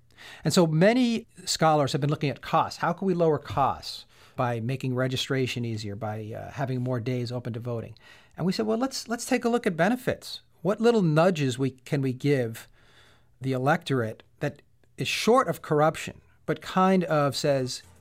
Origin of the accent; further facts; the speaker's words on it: Amherst, Massachusetts, United States; At local elections, right here in my hometown of Amherst, college town, high education, we had 6% turnout in that local election.